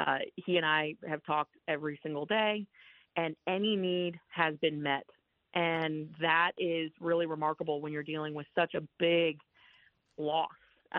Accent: United States; born there; I was born in America.

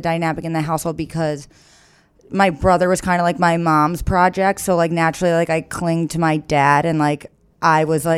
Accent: Long Island, New York, United States; born there; Okay. So I was born in Long Island.

